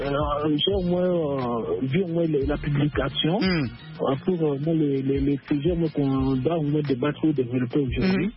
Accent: DR Congo; Nous sommes congolais, nous sommes congolais.

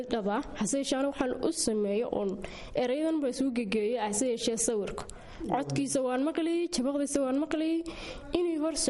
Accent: Mudug, Somalia; waxaan ku dhashay gobolka Mudug degmada Tawfiiq Layra, halkaas aan ku soo barbaaray.

